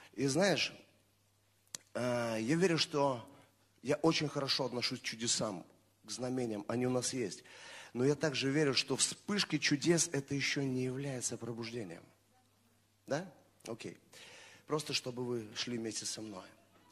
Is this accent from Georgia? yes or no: no; Estonia; я пастор из Эстонии